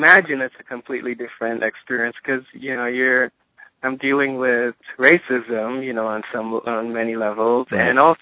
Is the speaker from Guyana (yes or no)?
yes; Guyana; moved away; so I grew up in Guyana, but, and I, you know, I left, you know, many years ago.